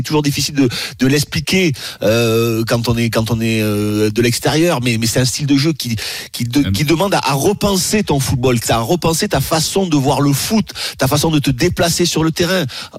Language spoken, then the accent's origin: French; France; nous on est français.